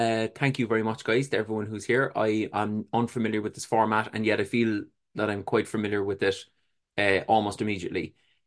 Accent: Cork, Munster, Ireland; born there; I was born in Cork City in Ireland. It was a humble upbringing, I would say.

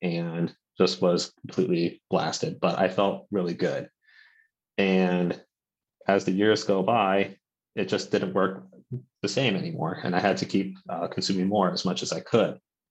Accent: Santa Barbara, California, United States; now in Sacramento County, United States; I am from California. This is where I'm coming from now. I currently live up in the Sacramento County, and I'm originally from Santa Barbara.

